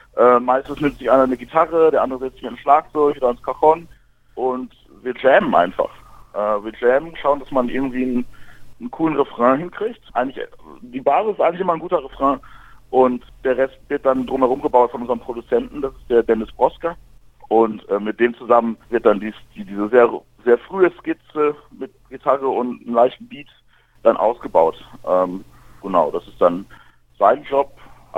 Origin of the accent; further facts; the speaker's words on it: Bochum, North Rhine-Westphalia, Germany; ich bin der einzige Mensch aus dem Ruhrgebiet, der kein Fußball guckt.